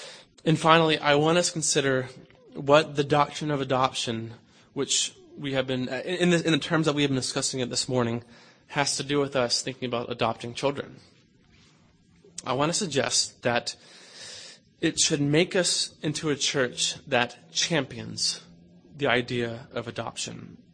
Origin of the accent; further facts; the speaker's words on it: the South, United States; now in Chicago, United States; I come from the South, which has quite a history of racial conflict.